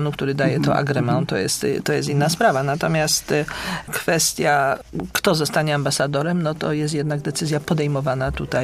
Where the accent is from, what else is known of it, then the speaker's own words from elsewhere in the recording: Poznań, Greater Poland Voivodeship, Poland; Karol Wojtyła, arcybiskup krakowski, ja z Poznania.